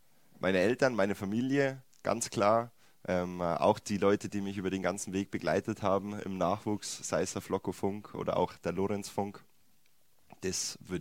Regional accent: Greiling, Bavaria, Germany; Es war wirklich so, dass ich bin in Greiling groß geworden und da hat wirklich jeder entweder Eishockey oder Fußball gespielt

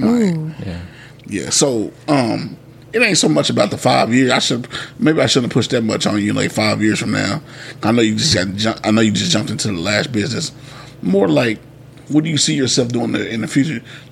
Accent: Radcliff, Kentucky, United States; When I come to Bowling Green, Kentucky, I'm from Radcliffe.

